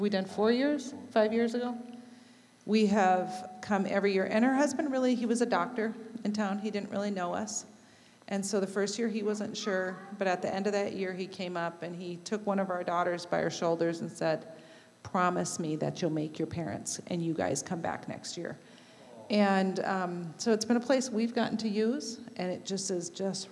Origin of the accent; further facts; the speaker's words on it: Minneapolis, Minnesota, United States; I grew up in Minnesota, the Minneapolis area